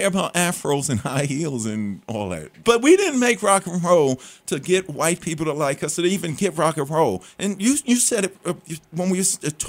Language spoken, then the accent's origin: English; New York City, New York, United States; Growing up in New York City, they had this station, 77 WABC.